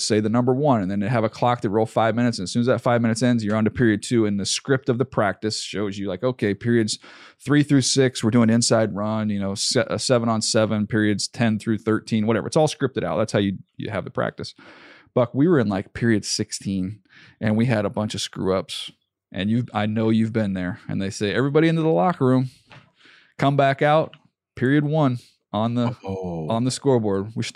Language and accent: English; San Diego, California, United States; I remember I grew up in San Diego, right? So this is all foreign to me.